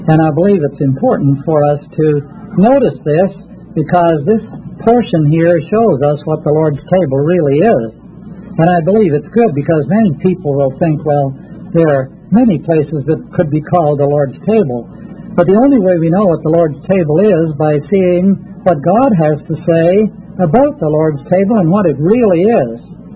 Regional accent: Canada; As you, most of you know, I come from Canada.

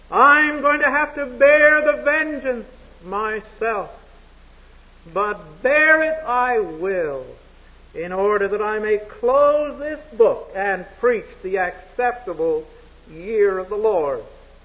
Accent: Canada; Well, I said, I'm from Canada

